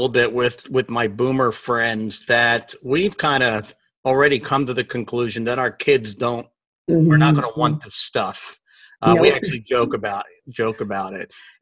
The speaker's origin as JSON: {"language": "English", "town": "Philadelphia", "region": "Pennsylvania", "country": "United States", "said": "Yeah, and so just so you know, I'm originally from Philadelphia"}